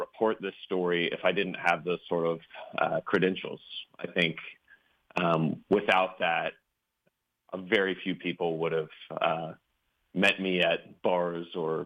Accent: Dallas, Texas, United States; This is the world that I come from. I grew up in Dallas, Texas, kind of in that bubble.

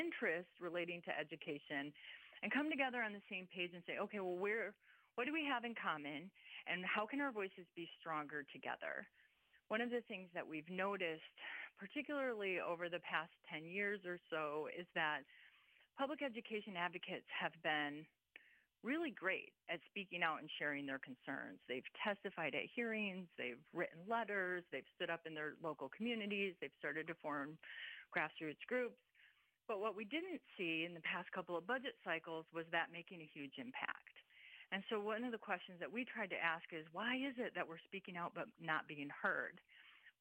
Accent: Lowell, Michigan, United States; I'm actually a Michigan native. I grew up just outside of Grand Rapids, Michigan, in a little town called Lowell.

